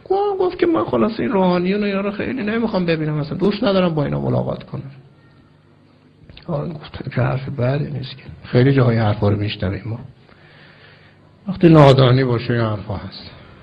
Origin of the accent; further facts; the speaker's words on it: Iran; تو ایرانی هستی، منم ایرانی هستم